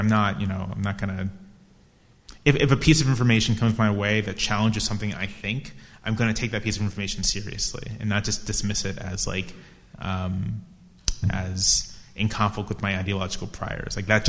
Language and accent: English; the South, United States; I tend to write about what I know, and I'm from the South, and sort of what I know is the South.